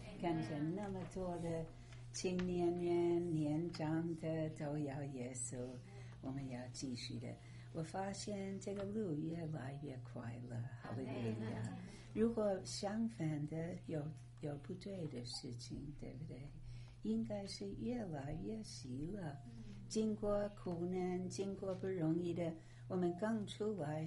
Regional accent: China; 我们中国人的特点就是殷勤，对不对？

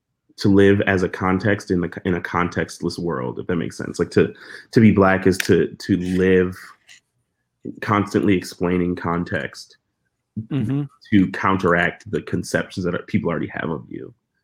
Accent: Rochester, New York, United States; I'm like, oh yeah, I'm from Rochester, New York.

